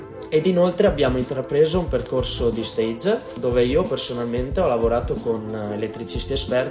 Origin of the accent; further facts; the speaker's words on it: Taibon Agordino, Veneto, Italy; sono di Taibon Agordino, ho 19 anni